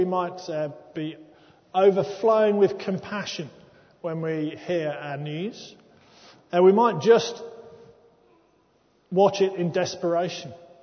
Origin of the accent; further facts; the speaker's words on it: Wolverhampton, West Midlands, United Kingdom; born there; now in Oswestry, United Kingdom; I was born in Wolverhampton. I'm currently a vicar in Oswestry in Shropshire